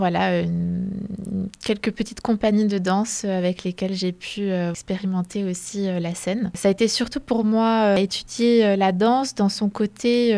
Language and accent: French; Blois, Centre-Val de Loire, France; also born or lived in Brittany; Alors, donc je suis née en Bretagne, mais je suis arrivée très vite à Blois, je devais avoir 4 ans. Et j'ai commencé la danse tout de suite à Blois.